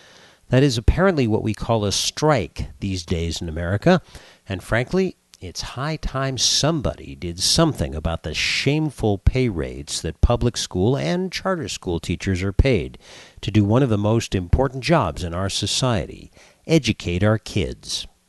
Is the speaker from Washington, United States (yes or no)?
no; Los Angeles, California, United States; I remember when I was growing up in Los Angeles way back in 1970, our teachers struck against the school district.